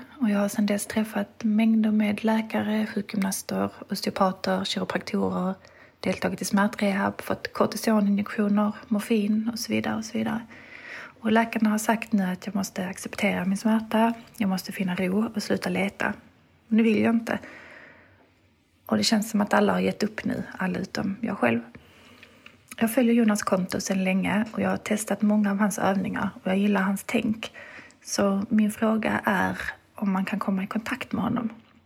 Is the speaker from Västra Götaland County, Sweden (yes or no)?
no; Malmö, Skåne, Sweden; Jag är från Malmö.